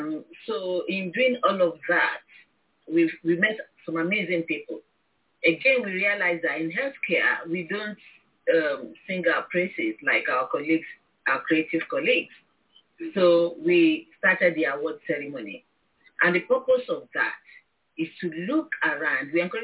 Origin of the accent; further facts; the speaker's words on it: Nigeria; moved away as an adult; now in United Kingdom; I'm originally from Nigeria. I trained in Nigeria, actually, as a nurse midwife. Then I came to the UK in 91 and trained as a theater nurse.